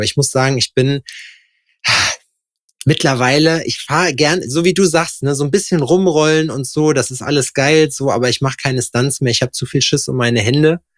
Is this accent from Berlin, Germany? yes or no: no; Schalksmühle, North Rhine-Westphalia, Germany; Ja, dann kannst du ja mit Schalksmühle was anfangen.